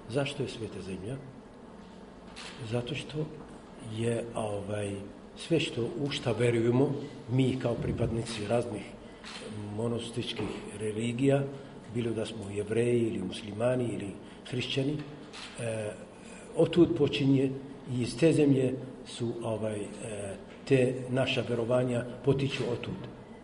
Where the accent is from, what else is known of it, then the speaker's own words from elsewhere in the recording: Palestine; i ja sam rođen u Palestini.